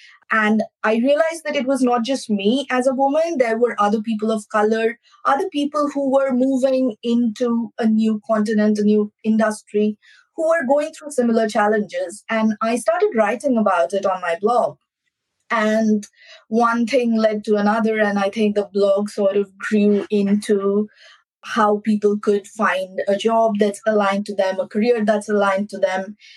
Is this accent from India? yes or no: yes; India; I was born and raised in India.